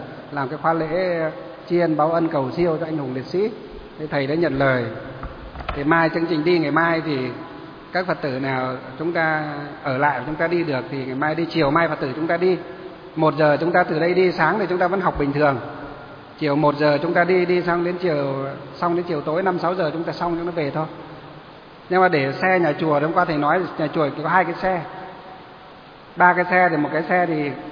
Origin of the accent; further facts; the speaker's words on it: Luong Son, Hòa Bình, Vietnam; ở dưới huyện Lương Sơn, là cái quê hương của tôi ấy. Ngày xưa không phải là quê đâu, quê ngày xưa là huyện Kim Bôi ấy. Nhưng mà khi sát nhập Hà Nội, Hà Tây thì cái xã của tôi họ lại cắt về Lương Sơn, thế là bây giờ là quê hương rồi